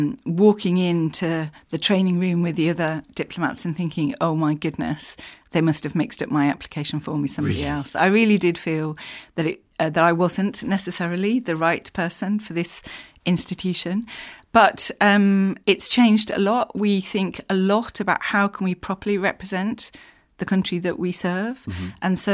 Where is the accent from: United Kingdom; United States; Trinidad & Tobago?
United Kingdom; North West England; So I grew up in West Cumbria. So on the edge of the Lake District, but it was a really, really beautiful. When I was growing up there, it was the end of the sort of mining period.